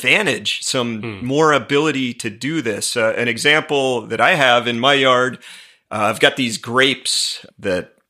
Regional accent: East and South, United States; I grew up in the East and the South. You know, like the cities I was used to are Atlanta, Philadelphia, Washington.

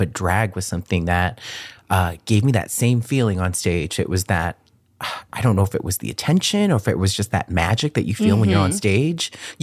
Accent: Boston, Massachusetts, United States; born there; also born or lived in California; I was born in Boston.

